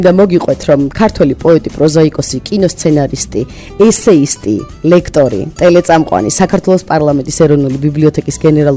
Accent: Guria, Georgia; იმიტომ რომ გურია, მე რადგან გურული ვარ, ალბათ რაღაცა ემოციები არის, ხო?

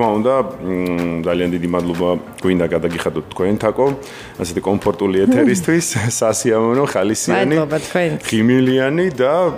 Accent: Poti, Samegrelo-Zemo Svaneti, Georgia; also born or lived in Sokhumi; შემდეგ სოხუმში დავიბადე მე, აფხაზეთში, ჩვენს ულამაზეს და მოსაყვარლეს მხარეში. ომის შემდეგ ფოთში მოგვიწია ცხოვრება.

